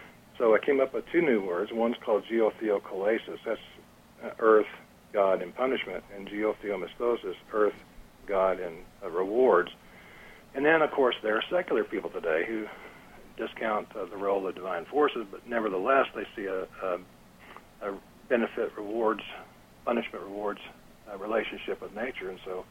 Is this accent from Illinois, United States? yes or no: no; Tennessee, United States; born there; I was born in East Tennessee, but like a lot of poor people, we went north to work and came back and so forth.